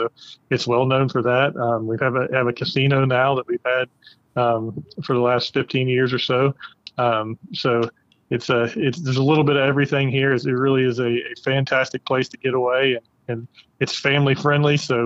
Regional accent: West Virginia, United States; growing up in Greenbrier County

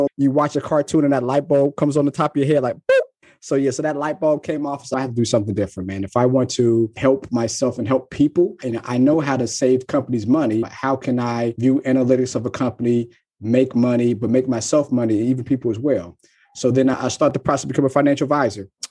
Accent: Cincinnati, Ohio, United States; I'm born and raised in Cincinnati. So I am a diehard Cincinnati Bengals fan.

